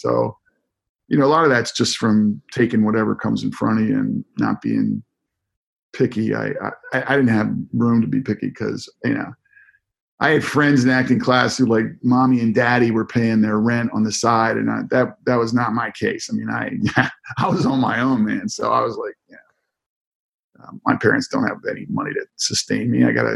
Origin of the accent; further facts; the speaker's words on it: Chesapeake Bay, United States; man, I grew up near the Chesapeake Bay. We eat crab like, you know, like other people eat crackers.